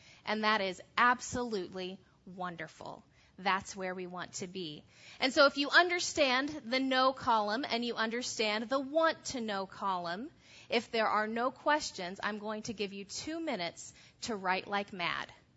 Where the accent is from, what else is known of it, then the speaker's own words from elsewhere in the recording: Indiana, United States; I'm from Indiana. Yep, I'm a Hoosier through and through.